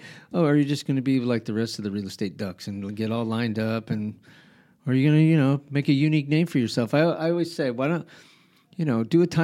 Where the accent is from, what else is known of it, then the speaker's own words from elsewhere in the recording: Albuquerque, New Mexico, United States; now in Rehoboth, United States; because I came from Albuquerque. I mean, I'm not. I mean, I'm here, but I do not. I missed the.